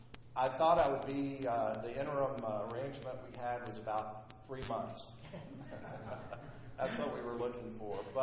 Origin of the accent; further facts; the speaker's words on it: Nashville, Tennessee, United States; I'm from Nashville. I came up here to serve as an interim CEO.